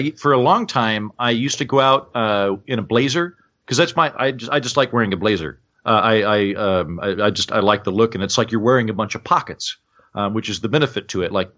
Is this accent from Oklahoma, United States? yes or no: yes; Oklahoma, United States; accent: Oklahoma; just sort of inadvertently gotten contact with my Oaky roots when I'm on stage, where I lean into my accent heavier than I do now when I'm talking to people in regular conversation